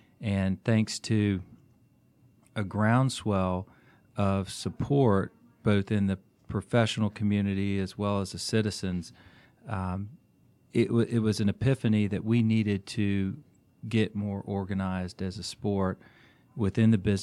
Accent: Virginia Beach, Virginia, United States; No, I'm from Virginia Beach, Virginia.

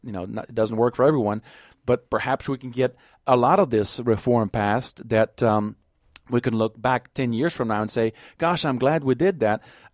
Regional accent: Belgium; now in United States; certainly I came here from Belgium, you know, back in the 70s and just fell in love with the place

